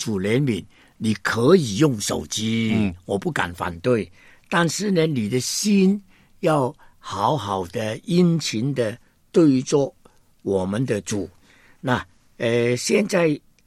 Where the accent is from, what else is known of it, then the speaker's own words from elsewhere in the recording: China; 我们中国人呢看那个清官呢，从前有一个包公，对不对？